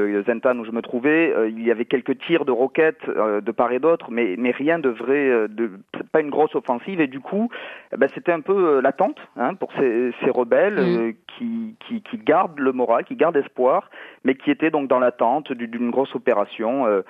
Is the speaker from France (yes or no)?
yes; France; Alors, pour ma part, je suis français